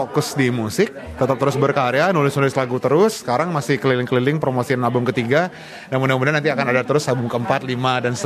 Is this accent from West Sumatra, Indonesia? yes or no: yes; Bukittinggi, West Sumatra, Indonesia; Saya dari Bukit Tinggi, saya lahir di Bukit Tinggi, tapi saya bermusiknya di Bandung